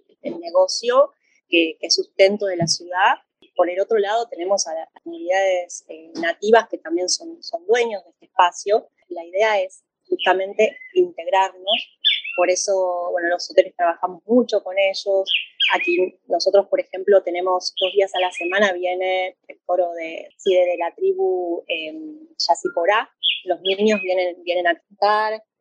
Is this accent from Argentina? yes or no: yes; Buenos Aires, Argentina; que soy bien porteña